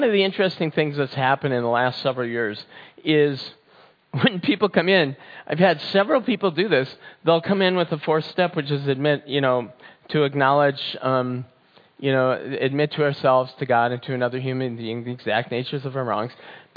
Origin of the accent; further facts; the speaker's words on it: Minnesota, United States; And I'm from Minnesota. I thought, hey, you know what? The snow was about 3 feet deep.